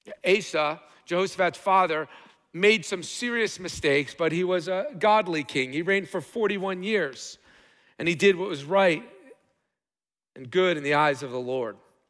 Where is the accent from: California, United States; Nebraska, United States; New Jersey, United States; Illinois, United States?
New Jersey, United States; because I grew up in Jersey. And I grew up in a house that eventually got two kitchens.